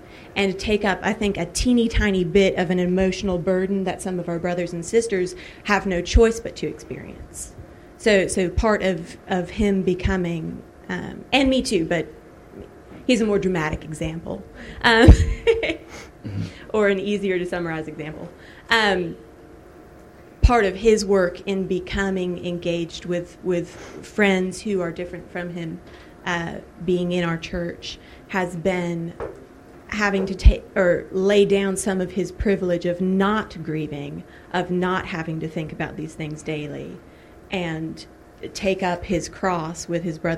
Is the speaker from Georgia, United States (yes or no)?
yes; Atlanta, Georgia, United States; I'm not from this area. I'm from Metro Atlanta and was raised to be colorblind.